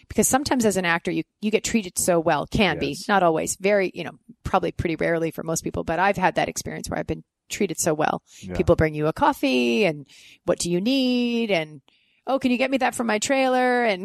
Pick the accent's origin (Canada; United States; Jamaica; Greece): Canada; being a Canadian actually really helped me to support myself as an actress